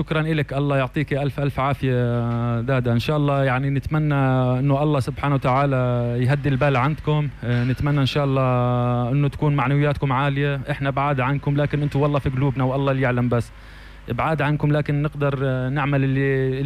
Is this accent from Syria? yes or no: no; Palestine; now in Rome, Italy; إحنا هنا فلسطينيين روما